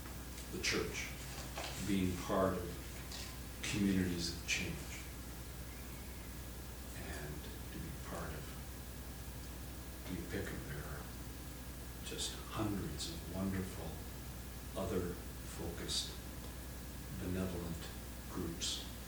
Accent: Canada; since I'm from Canada

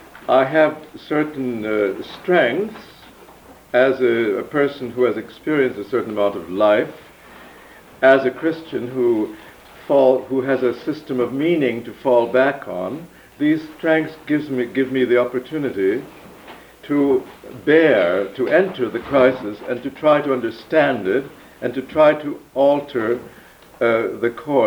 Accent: Canada; coming out of my particular identity as a Canadian today

